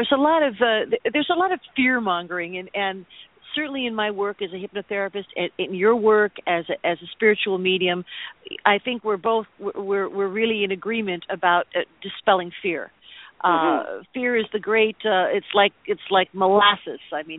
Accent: United States; I'm from the States. I have a tremendous mistrust of the government.

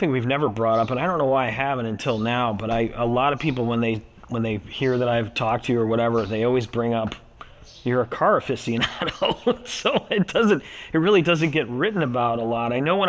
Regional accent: Rochester, New York, United States; I said, man … I grew up in Rochester. How would I not want to interview … ? I mean, in this city, we've always loved you.

